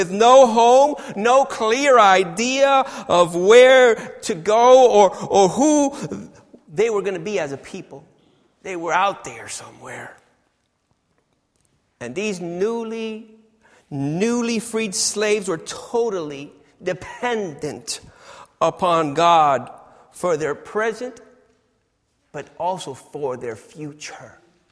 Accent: Brooklyn, New York, United States; born there; also born or lived in New Jersey; when we got to the United States, I took them around where I came from, where I was born in Brooklyn.

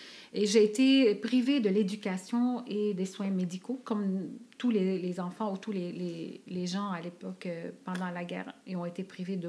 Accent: Lebanon; je suis d'origine libanaise, donc je viens du Liban.

